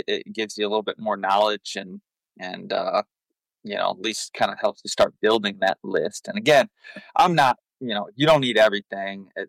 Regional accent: Michigan, United States; because I didn't have any of that growing up in Michigan. I mean, hell, I hardly ever left, you know, a couple hundred acres.

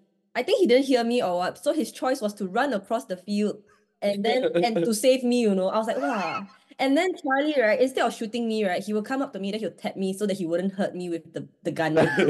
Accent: Singapore; now in London, United Kingdom; I mean, we're from Singapore, which is like very, very far away, right, from London.

